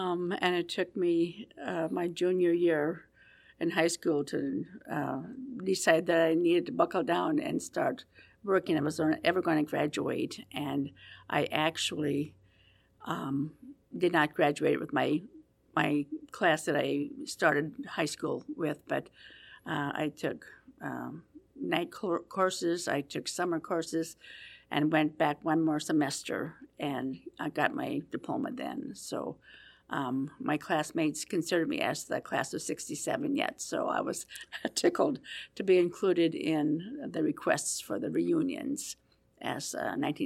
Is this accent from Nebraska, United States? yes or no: yes; Nebraska, United States; I grew up in Nebraska. I had a father who was a veteran